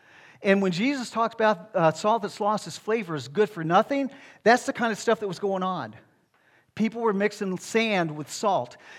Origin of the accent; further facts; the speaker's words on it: Alabama, United States; When I was growing up in Alabama, my grandfather used to have these hog kills or hog slaughters about twice a year.